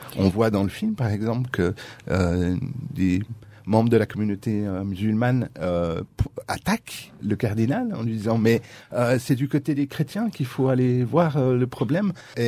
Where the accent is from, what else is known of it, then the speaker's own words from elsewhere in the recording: Switzerland; Non seulement je suis suisse